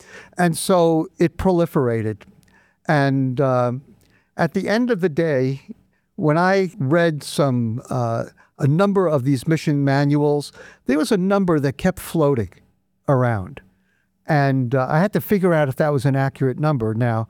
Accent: New York, United States; I'm a New Yorker.

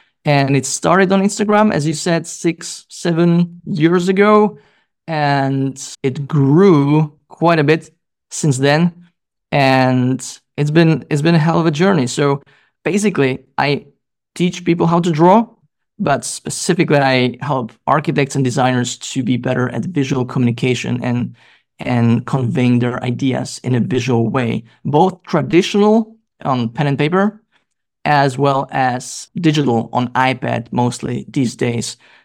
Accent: Czechia; English is a second language; also born or lived in Denmark; I'm from the Czech Republic, but I also studied and worked as an architect in Denmark, where I spent 5 years.

